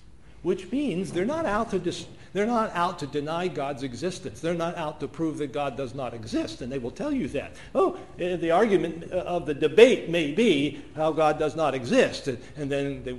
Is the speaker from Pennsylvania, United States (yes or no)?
yes; Philadelphia, Pennsylvania, United States; I'm from Philadelphia, born and raised in Philadelphia. Went to Simon Gratz High School.